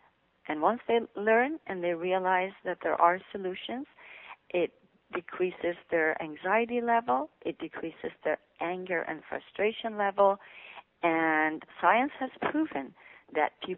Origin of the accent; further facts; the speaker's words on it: Iran; moved away as an adult; My background, I was born and raised in Iran into a family that had my father from Russia. He was a migrant from Russia. And my mother was born in Iran. So the two of them met. We lived in Iran for the first 18 years of my life.